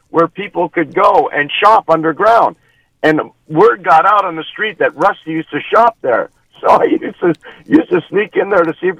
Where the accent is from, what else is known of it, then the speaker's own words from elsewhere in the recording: Montreal, Quebec, Canada; But one of my greatest memories as a young kid growing up in Montreal was going to Expos games